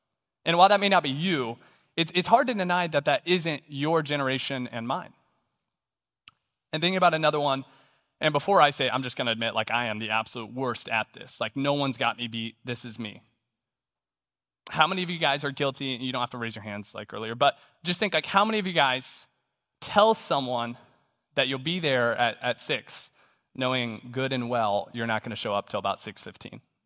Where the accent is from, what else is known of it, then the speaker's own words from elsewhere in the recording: St. Joseph, Missouri, United States; born there; Thing number one is I was born right here in St. Joe, Missouri.